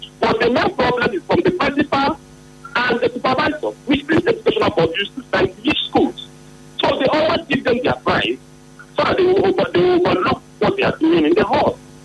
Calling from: Imo, Nigeria; Yes, I'm calling from Imo State.

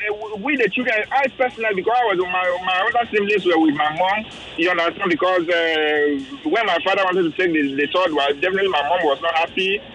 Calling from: Abuja, Federal Capital Territory, Nigeria; I'm calling you from Abuja.

